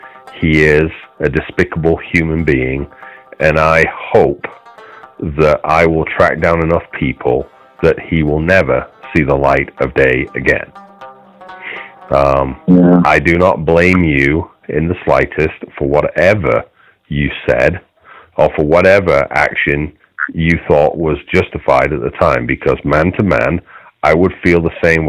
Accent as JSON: {"language": "English", "region": "England", "country": "United Kingdom", "lives_now": "Farmington, United States", "said": "originally I'm from England."}